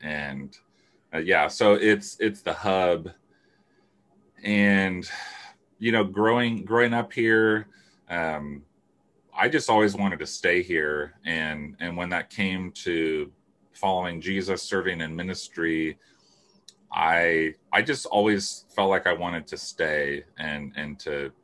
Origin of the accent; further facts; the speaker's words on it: California, United States; also born or lived in San Diego; I was born actually in San Diego, which is why I'm a San Diego Padres fan. But we moved up to Humboldt County, which is in the far northwest corner of California. When I was in kindergarten